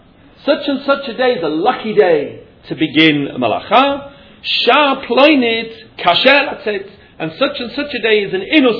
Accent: England, United Kingdom; When I was growing up in England, the number 13 was absent from all the streets.

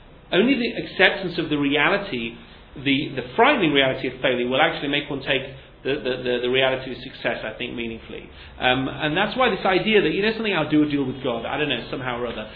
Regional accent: England, United Kingdom; Anyway, that's maybe I'm just English, you know? But I think I was brought up at school to understand if you fail, you failed.

